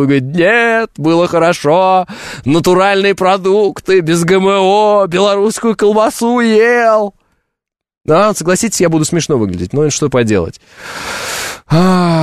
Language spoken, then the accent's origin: Russian; Orenburg Oblast, Russia; also born or lived in Uralsk, Kazakhstan; Я сам из региона. Я из Оренбургской области. Причем из, не из Оренбурга самого. Изначально из Уральска, это Западный Казахстан, потом из одного из районов Оренбургской области на границе с Казахстаном, где живут мои родители.